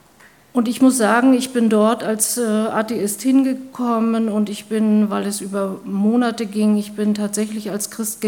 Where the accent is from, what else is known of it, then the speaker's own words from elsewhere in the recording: East Germany, Germany; Ich komme aus dem Osten und da ist es überhaupt nicht selbstverständlich, dass man in einer christlichen Gemeinschaft oder in einer christlichen Familie aufgewachsen ist. Und so bin ich es auch nicht